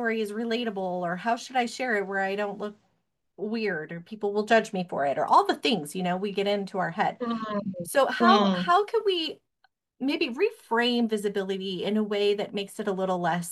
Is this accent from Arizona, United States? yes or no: yes; Arizona, United States; Like, I grew up in Arizona, so we had a house in Mexico. I spent a lot of time there.